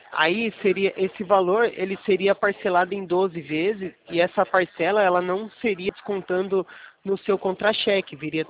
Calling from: Limeira, São Paulo, Brazil; Eu sou aqui da Poupacredit de Limeira, no interior de São Paulo

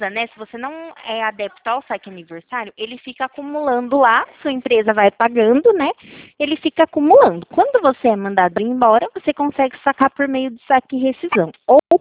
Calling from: Araras, São Paulo, Brazil; Eu falo aqui da cidade de Araras, né?

